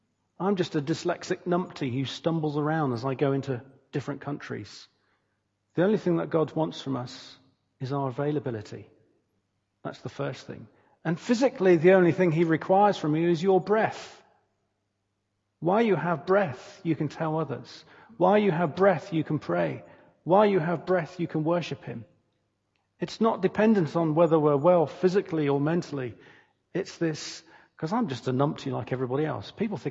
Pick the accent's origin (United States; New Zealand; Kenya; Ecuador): New Zealand; And I can say that because I come from New Zealand, so I can say that.